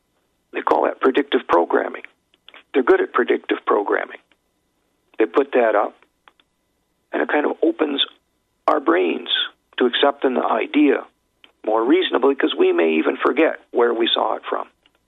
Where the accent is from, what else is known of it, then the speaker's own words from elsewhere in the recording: Canada; from Canada.